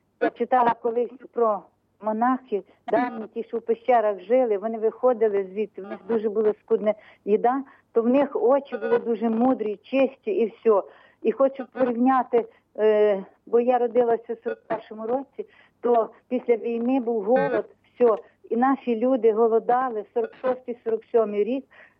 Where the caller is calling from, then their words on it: Kamianets-Podilskyi, Khmelnytskyi Oblast, Ukraine; Це Кам'янець-Подільський